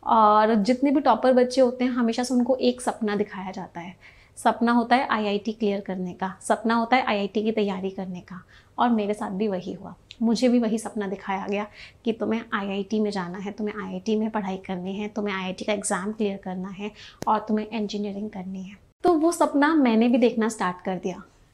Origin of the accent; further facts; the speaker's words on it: Mathura, Uttar Pradesh, India; मेरी कहानी शुरू होती है मथुरा जैसे एक छोटे शहर से। मेरा जन्म एक जॉइंट फैमिली में हुआ